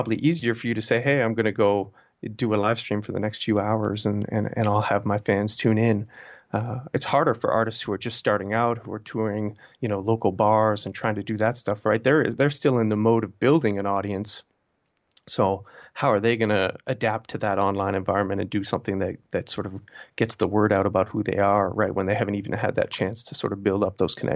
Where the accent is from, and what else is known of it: Canada; born or raised there